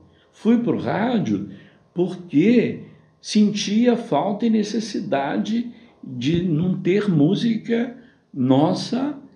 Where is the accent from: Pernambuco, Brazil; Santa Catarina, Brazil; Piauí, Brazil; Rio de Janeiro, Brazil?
Rio de Janeiro, Brazil; Paraíba do Sul; da etnia Puri. Sou natural de Paraíba do Sul. Meu povo é do território Espírito Santo, São Paulo e Minas Gerais. E eu venho da região onde era o Banco de Ouro do Brasil.